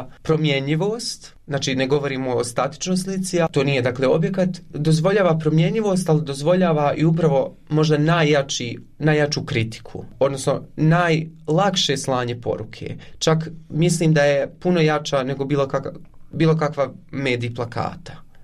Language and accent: Serbian; Konjic, Federation of Bosnia and Herzegovina, Bosnia & Herzegovina; also born or lived in Eisenach, Germany; Ja sam rođen u Njemačkoj, u Eisenachu, 97. godine. Moji roditelji su birali, dakle, Konjic kada su htjeli da se vrate u Bosnu i Hercegovinu, 99. godine. I odrastao sam u Konjicu, nisam iz Sarajeva